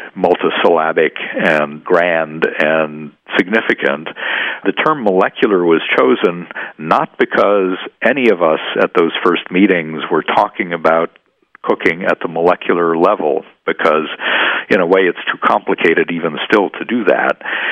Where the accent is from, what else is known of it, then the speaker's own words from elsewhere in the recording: Midwest, United States; But I grew up in the Midwest in the 50s and 60s and had, for the most part, a fairly ordinary middle American diet